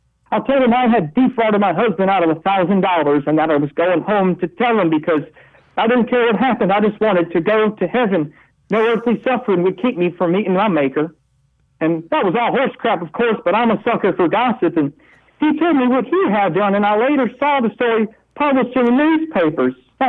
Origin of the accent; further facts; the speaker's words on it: Chicago, Illinois, United States; I've lived in many different neighborhoods. Like I said, I was born in Chicago. My parents, they had a house in Beverly, and then they moved around, and they ended up with a place in Lakeview